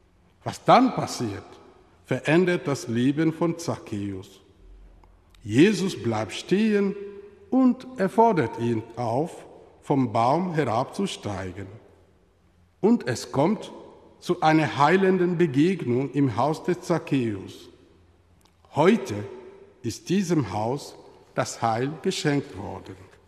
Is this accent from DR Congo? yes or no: yes; DR Congo; in meinem Heimatland, der Demokratischen Republik Kongo in Afrika.